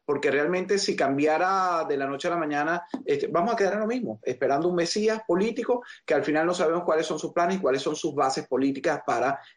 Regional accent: Venezuela; como venezolano y como periodista

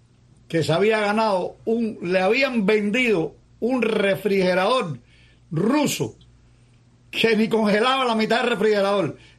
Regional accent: Havana, Cuba; yo soy de tu barrio, yo soy de Santo Suárez

